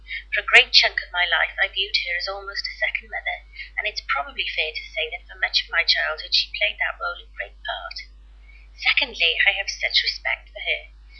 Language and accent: English; Wales, United Kingdom; Unavoidable, I'm afraid. We are Welsh.